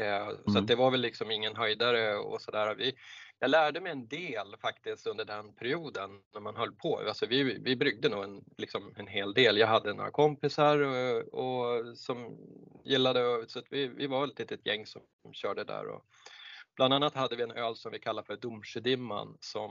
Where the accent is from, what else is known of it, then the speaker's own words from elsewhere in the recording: Örnsköldsvik, Västernorrland County, Sweden; moved away as an adult; now in Stockholm, Sweden; jag är född i Örnsköldsvik i Ångermanland. Så att jag bodde där i alla fall tills jag var runt 20. Sen flyttade jag till Stockholm och började plugga där.